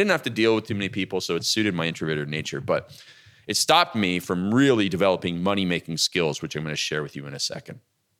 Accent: Canada; born there; I was born in Canada in 1975. It is a very good country.

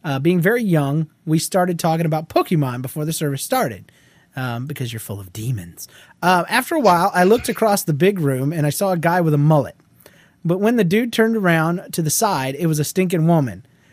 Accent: Australia; Well, I'm from Australia, like Aussie Jeff.

